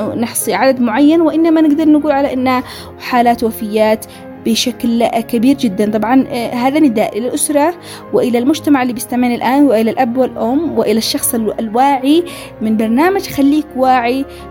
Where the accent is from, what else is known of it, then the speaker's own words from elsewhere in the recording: Yemen; طبيعة بلدنا اليمن وخاصة المهرة وديانها الفسيحة